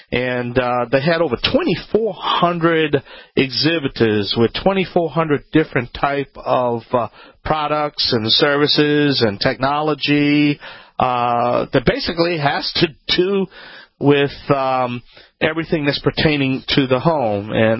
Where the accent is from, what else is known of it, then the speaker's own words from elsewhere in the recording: Louisiana, United States; … this is Home Talk USA.